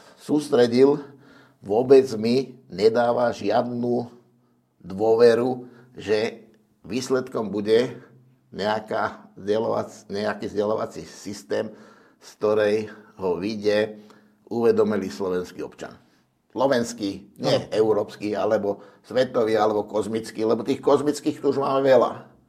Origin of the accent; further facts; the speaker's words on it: Záhorie, Slovakia; Viete, u nás na Zahorí majú jednu takú riekanku